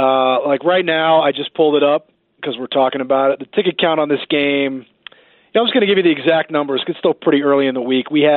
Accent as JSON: {"language": "English", "town": "McLean", "region": "Virginia", "country": "United States", "said": "I'm from McLean, Virginia."}